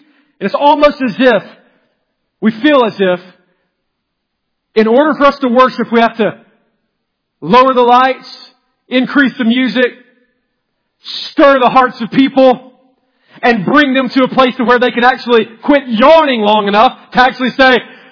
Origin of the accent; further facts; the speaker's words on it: Georgia, United States; moved away as an adult; I grew up right here in Villart, Georgia. All I'd ever known was Praise Mill Baptist Church.